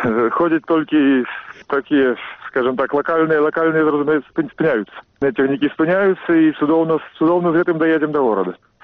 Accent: Minsk, Belarus; Я народився в городі. Я народився в Менску і жив там 26 років.

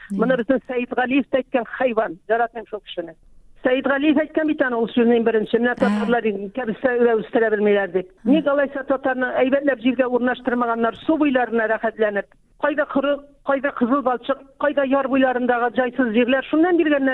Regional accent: Yana Shimber, Tatarstan, Russia; Менә безнең авылда, Яңа Шимбер авылы, Әтнә районында.

